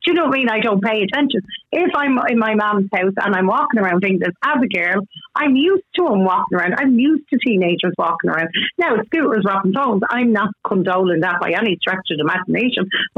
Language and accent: English; Finglas, Leinster, Ireland; now in Mayo, Ireland; I'm from Finglas originally. I live in Mayo.